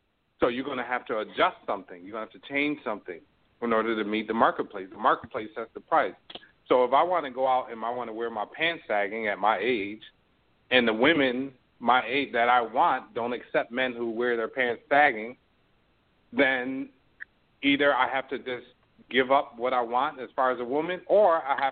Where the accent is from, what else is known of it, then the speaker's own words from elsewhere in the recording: New York, United States; because I grew up in New York, there were always women that wore natural hair.